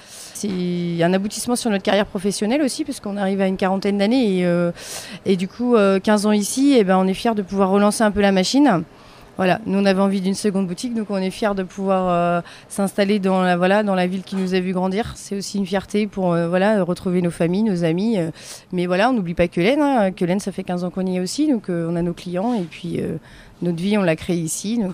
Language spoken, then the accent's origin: French; Cran-Gevrier, Auvergne-Rhône-Alpes, France; il faut savoir que nous, on est natifs de Cran.